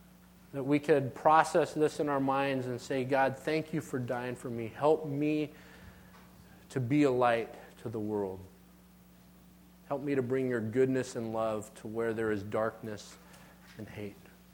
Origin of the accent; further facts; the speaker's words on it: United States; This is the hard part for me personally, because I'm an American, and that comes with a lot of things.